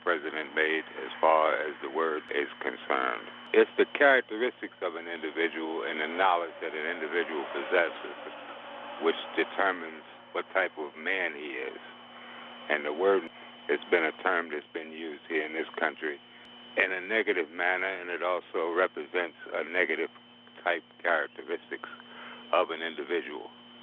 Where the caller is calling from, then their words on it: New York, United States; I'm calling from Conneaugh Lake, New York.